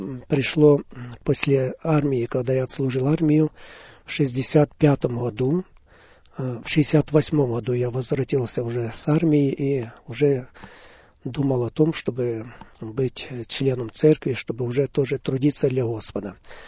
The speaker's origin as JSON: {"language": "Russian", "town": "Hadiach", "region": "Poltava Oblast", "country": "Ukraine", "tie": "born or raised there", "said": "Я сам родился в Полтавской области, город Гадяч, сразу в послевоенное время. Жили мы в очень разрушенном городе."}